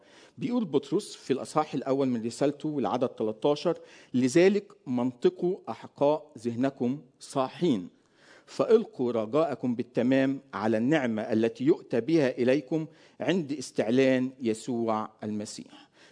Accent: Egypt; now in Lebanon; أنا مصري لكن مقيم حاليا في لبنان

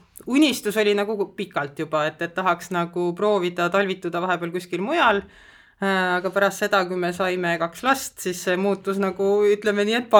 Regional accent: Tartu, Tartu County, Estonia; me ise muidu oleme tartlased

